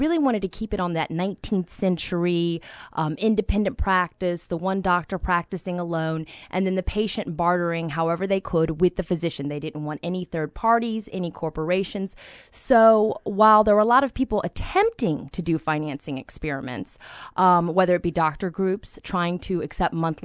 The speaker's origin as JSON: {"language": "English", "region": "Virginia", "country": "United States", "said": "I am a Virginian. I went to William & Mary. I'm following the path of Jefferson from William & Mary to UVA."}